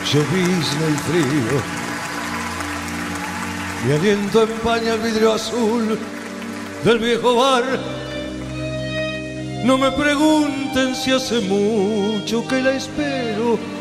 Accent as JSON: {"language": "Spanish", "region": "Buenos Aires", "country": "Argentina", "said": "de Buenos Aires"}